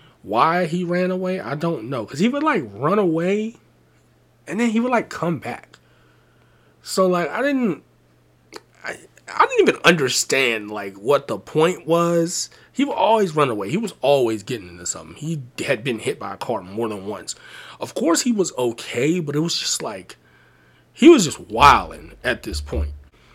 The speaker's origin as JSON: {"language": "English", "town": "Tampa", "region": "Florida", "country": "United States", "tie": "born there", "also_born_or_lived": "Pittsburgh", "said": "I guess you could say I'm really from Tampa, Florida, because I was born there."}